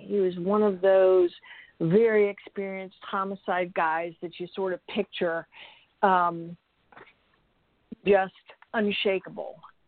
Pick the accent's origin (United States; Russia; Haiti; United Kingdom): Haiti; And I grew up in Haiti and was familiar with various things related